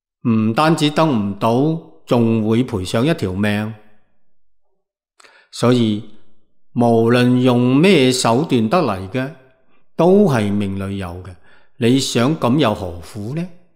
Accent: China; 我哋中国人常讲贵为天子，富有四海

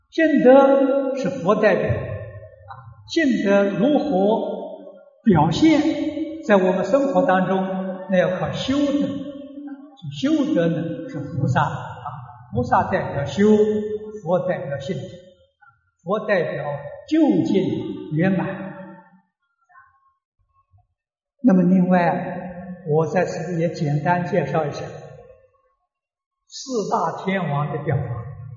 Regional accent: China; 我们中国人讲中庸之道啊

